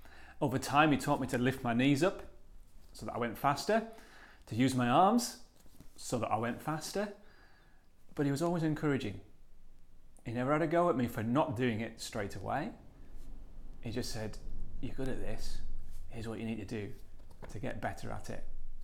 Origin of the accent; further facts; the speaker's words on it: Maryport, North West England, United Kingdom; was younger, I used to run for an athletics club in my hometown up in Maryport, and I loved it.